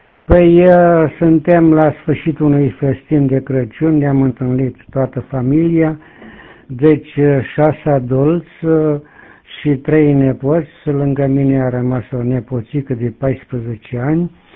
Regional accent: Tecuci, Galați County, Romania; now in Bucharest, Romania; sunt din Patru, orașul Tecuci, din sudul Moldovei. Dar acum, fiind în calitate de bunic, mai mult stau prin București.

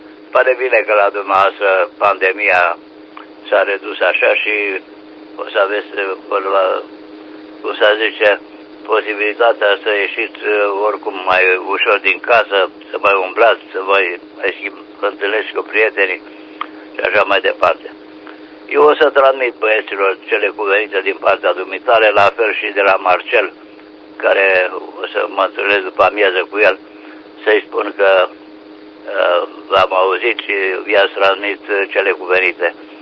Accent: Oltenia, Romania; suntem olteni și rămânem tot olteni.

